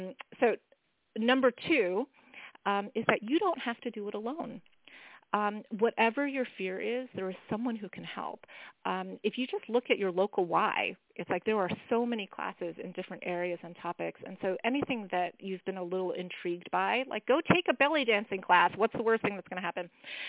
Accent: United States; the real truth, though, is that I'm an American adult, and I can change and grow and be whoever the heck I want.

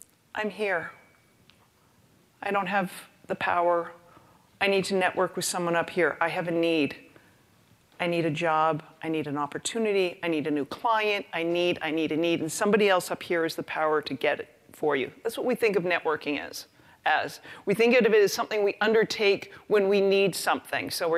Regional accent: Canada; I grew up middle class in Canada and went to law school.

